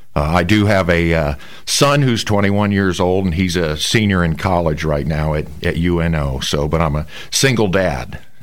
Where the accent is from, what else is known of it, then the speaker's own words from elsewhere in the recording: Council Bluffs, Iowa, United States; Yes, I'm currently 47 years old. I grew up in the Council Bluffs area, been a lifelong resident of Pottawatomie County, graduated from St. Albert High School